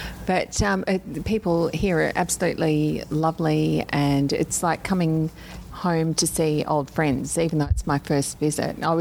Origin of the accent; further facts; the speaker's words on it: Brisbane, Queensland, Australia; also born or lived in Sydney / Darwin; I'm from Brisbane, Australia, but I was initially born in Sydney, and I've lived in Darwin as well, but I reside back in Brisbane, in our Sunshine State.